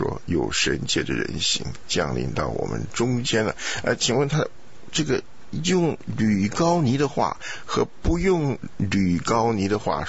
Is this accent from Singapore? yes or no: no; Taiwan; 像我在台湾长大就有这种情形啊